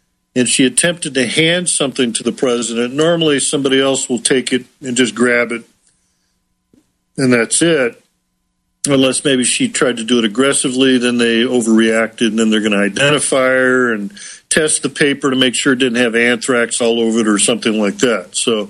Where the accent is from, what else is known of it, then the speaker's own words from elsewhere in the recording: United States; Well, I'm an American here in Southern California, and I guess you guys are way down in the down under area, aren't you?